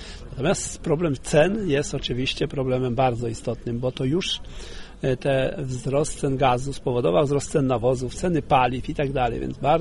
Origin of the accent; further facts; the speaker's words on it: Masovian Voivodeship, Poland; ja pochodzę z powiatu garwolińskiego i widzę, że ta idea tutaj szczególnie rozkwita.